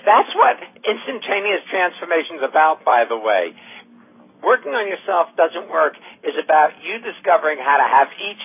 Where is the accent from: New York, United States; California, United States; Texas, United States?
New York, United States; Far Rockaway; born there; look, I was born in Far Rockaway, New York, you know, the son of a middle class family, you know, nothing special here